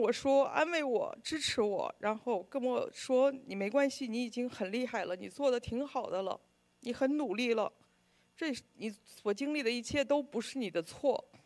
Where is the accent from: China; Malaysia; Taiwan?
China; born there; 我出生在中国大陆的一个非常普通的家庭，我的父母没有信仰，他们的父母也在战争中艰难度日